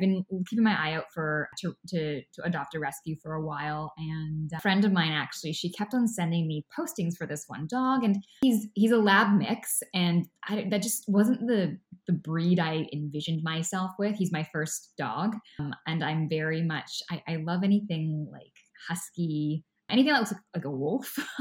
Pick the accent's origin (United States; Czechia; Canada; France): Canada; Kamloops, British Columbia; now in Vancouver, Canada; I'm currently living in Vancouver, British Columbia, and my hometown is a smaller city in the interior of BC known as Kamloops.